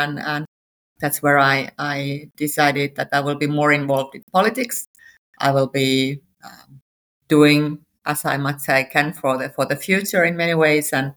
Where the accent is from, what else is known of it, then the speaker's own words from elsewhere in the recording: Perniö, Southwest Finland, Finland; I've grown up in Pernia, a small village 75 kilometers away from Turku.